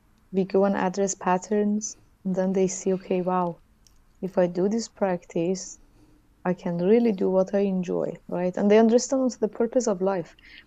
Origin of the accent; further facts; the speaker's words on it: Iran; born there; English is a second language; originally Iranian. It's a very difficult question, actually, when they ask, where are you coming from? So I say I was born in Iran